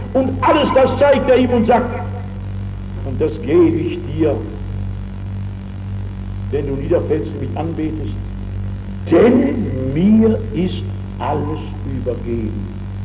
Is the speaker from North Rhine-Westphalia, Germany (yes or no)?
yes; North Rhine-Westphalia, Germany; Es gibt eine köstliche Geschichte von einem Mann aus meiner Gegend, ich komme aus dem Rheinland